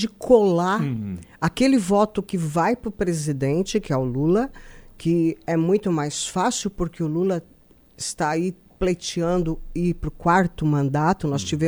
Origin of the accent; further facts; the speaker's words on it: Lages, Santa Catarina, Brazil; born there; now in Tubarão, Brazil; Embora eu more, eu esteja já há 31 anos e meio ali em Tubarão, porque eu nasci em Lages, né? Eu sou serrana de nascimento.